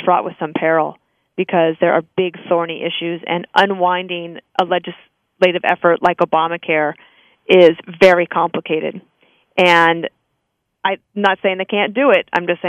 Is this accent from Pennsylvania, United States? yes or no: no; Wyoming, United States; also born or lived in Washington, D.C.; now in New York, United States; I grew up in Wyoming, spent a lot of time in Washington, D.C., never thought I would live in Manhattan